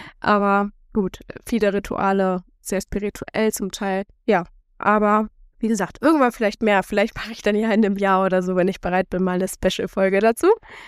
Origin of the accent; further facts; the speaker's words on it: Germany; Also für uns als Deutsche ist es einfach ganz anderes Leben.